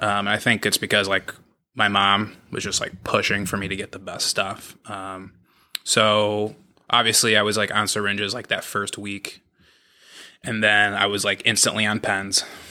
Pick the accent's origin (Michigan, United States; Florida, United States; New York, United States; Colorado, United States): New York, United States; Herkimer; So I'm originally from Herkimer, which is like Utica area. Yeah. There's nothing there.